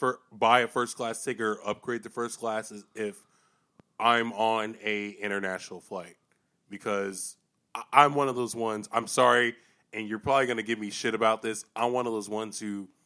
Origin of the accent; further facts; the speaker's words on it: Atlanta, Georgia, United States; Well, I grew up around the Atlanta airport, obviously.